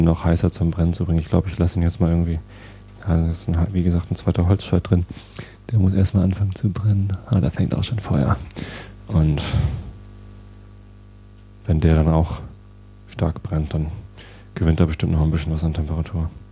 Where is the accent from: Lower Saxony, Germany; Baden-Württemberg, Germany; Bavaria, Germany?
Lower Saxony, Germany; Wistedt; also born or lived in Hamburg; Ich bin ja Niedersachse, beziehungsweise ich bin in Hamburg geboren, habe da die ersten 19 Jahre meines Lebens in Wistedt verbracht, als ich da 19 war. Wistedt ist ein kleines Dorf hier in der Nähe, Samtgemeinde Tostedt. Und mit 19 bin ich dann nach Hamburg gezogen, um da zu studieren.